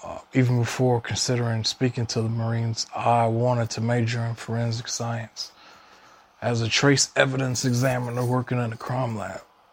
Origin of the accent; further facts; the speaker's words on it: Orlando, Florida, United States; I either wanted to earn a degree in forensics from the University of Central Florida in my hometown of Orlando, or attend Eastern Kentucky University